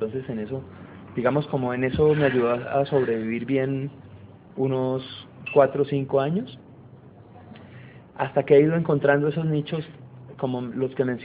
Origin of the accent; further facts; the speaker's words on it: Popayán, Cauca, Colombia; also born or lived in Manizales; de Popayán, Cauca, Colombia. Estudié economía y filosofía y letras, ambas en Manizales, donde viví casi 14 años y después regresé a Popayán